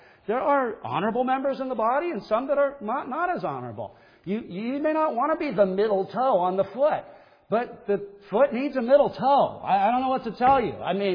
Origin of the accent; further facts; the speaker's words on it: United States; I see it because I'm an American, but in America, we don't use the word minister.